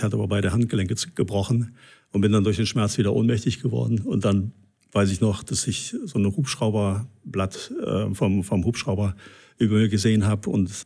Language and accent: German; Waldbrühl, North Rhine-Westphalia, Germany; Ich bin eigentlich christlich aufgewachsen. Meine Eltern sind in eine freie evangelische Gemeinde gegangen, in Waldbrühl, da wo ich herkomme.